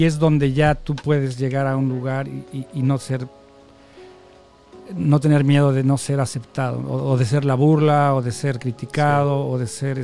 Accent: Mexico; now in Canada; yo vengo de México.

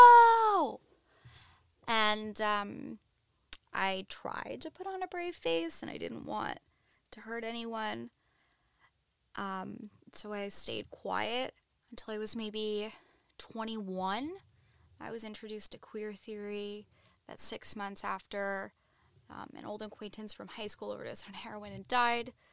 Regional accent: Northeast, United States; I'm a lesbian living in New York City. I'm in my 20s. I have always been left liberal. I grew up in the Northeast

